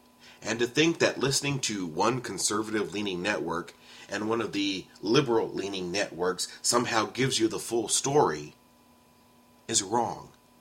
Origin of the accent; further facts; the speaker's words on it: San Antonio, Texas, United States; I remember growing up in San Antonio, there was the Express and the Light.